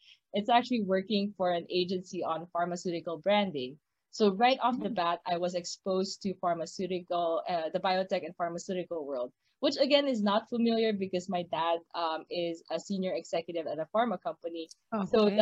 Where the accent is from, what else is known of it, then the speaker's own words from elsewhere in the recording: Philippines; moved away as an adult; now in Miami, United States; I am originally from the Philippines, was born and raised. I guess my biggest defining moment was moving to the US. So I moved here when I was 21, actually 3 days after my college graduation. So my family and I packed up and moved to Miami.